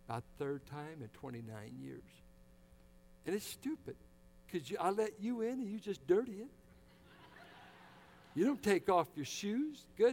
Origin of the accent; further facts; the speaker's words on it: Richmond, United States; I grew up in the Richmond Triangle. I grew up where a black gets killed. So far, we've had 3 or 4 killed this year in Richmond. I grew up in those neighborhoods.